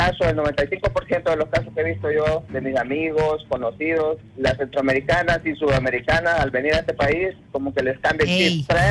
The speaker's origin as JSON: {"language": "Spanish", "country": "Honduras", "moved": "yes", "said": "Cuando yo me vine de Honduras, yo pensé en el futuro de mi hija."}